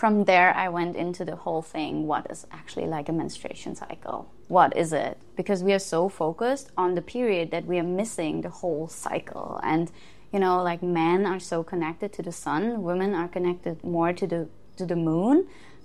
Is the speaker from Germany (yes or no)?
yes; Germany; English is a second language; moved away; So I'm from Germany. I left in 2017.